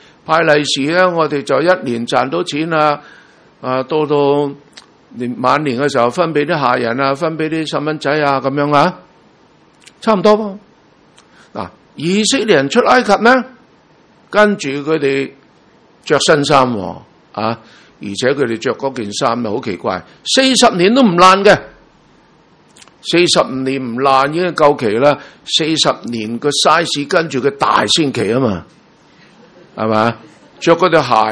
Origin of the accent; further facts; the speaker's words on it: China; 我哋中國人過新年啊有大掃除㗎喎